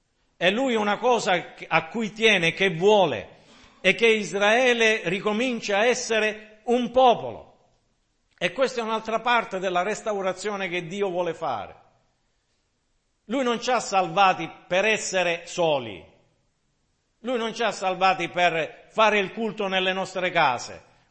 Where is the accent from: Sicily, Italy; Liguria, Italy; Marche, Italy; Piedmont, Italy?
Sicily, Italy; sono siciliano